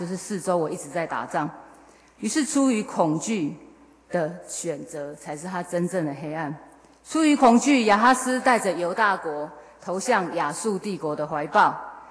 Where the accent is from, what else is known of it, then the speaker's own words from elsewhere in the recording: Taipei, Taiwan; 我是台北长大的，所以那个经验对我是很新鲜的，但是也是很恐怖的。